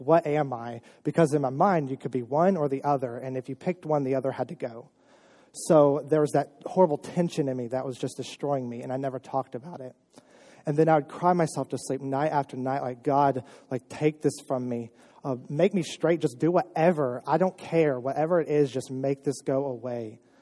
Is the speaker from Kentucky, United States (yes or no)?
yes; Georgetown, Kentucky, United States; I was born and raised in Georgetown, Kentucky, just up the road.